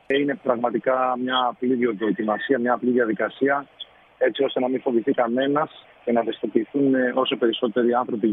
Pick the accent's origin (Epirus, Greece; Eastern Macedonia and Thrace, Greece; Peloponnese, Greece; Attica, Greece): Eastern Macedonia and Thrace, Greece; Drama; Εγώ επειδή ήμουν από τη Δράμα